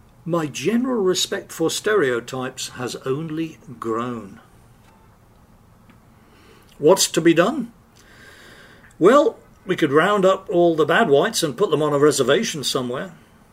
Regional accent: England, United Kingdom; one stereotype of Americans that I grew up with in England

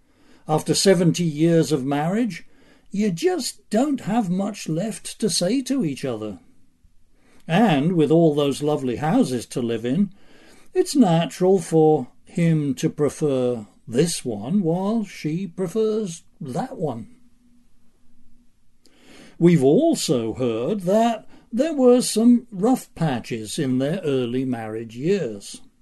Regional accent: United Kingdom; now in United States; As an American, I am happy to be living in a republic. I grew up in that monarchy over there, though

